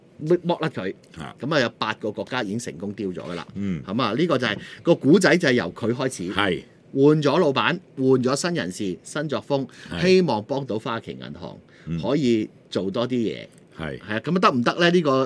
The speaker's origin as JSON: {"language": "Cantonese", "country": "Hong Kong", "said": "亦都唔係因為我係香港人係要擺佢行先嘅"}